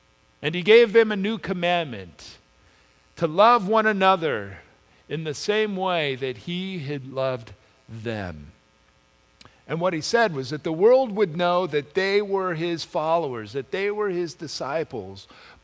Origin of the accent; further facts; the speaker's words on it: United States; I am American through and through and I like my stuff.